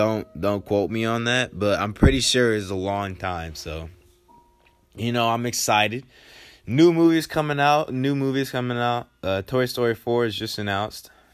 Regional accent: Texas, United States; because I am from Texas and I love Texas teams

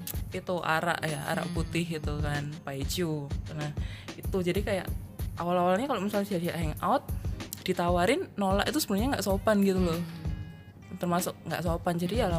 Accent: Malang, East Java, Indonesia; Perantauan sejauh ini kan aku asli Malang, merantau di Surabaya.

